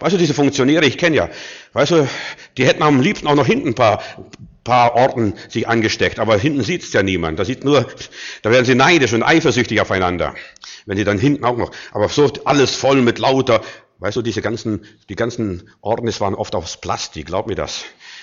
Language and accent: German; East Germany, Germany; ich komme ja aus dem Osten